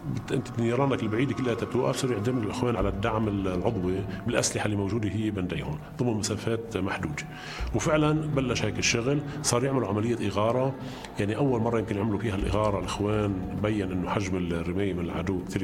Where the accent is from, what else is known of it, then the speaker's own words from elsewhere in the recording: Lebanon; أنا كلبناني